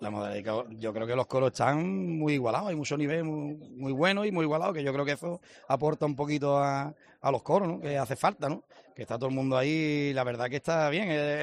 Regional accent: Chiclana de la Frontera, Andalusia, Spain; que yo soy de Chiclana

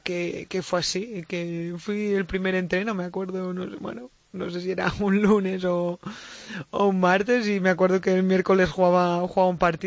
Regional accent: Binissalem, Balearic Islands, Spain; y cuando tenía 7 años sí que empecé en el club de fútbol en Binissalem, en mi pueblo

